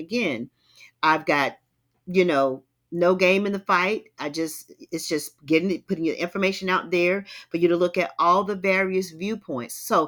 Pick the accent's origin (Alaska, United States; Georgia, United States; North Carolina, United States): North Carolina, United States; A variety of programs such as private school vouchers in my home state of North Carolina